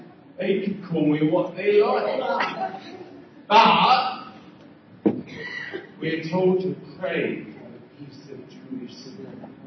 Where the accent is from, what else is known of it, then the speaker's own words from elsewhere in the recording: England, United Kingdom; I think I'm from England. I'm not there very much.